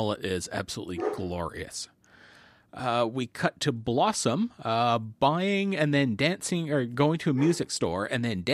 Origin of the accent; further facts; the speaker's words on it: Canada; I'm from Canada.